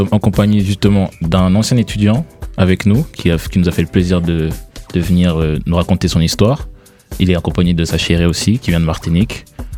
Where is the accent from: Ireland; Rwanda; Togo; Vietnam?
Rwanda; moved away as an adult; now in France; je suis venu en France après mes études, après avoir eu mon bac. Donc moi, je viens du Rwanda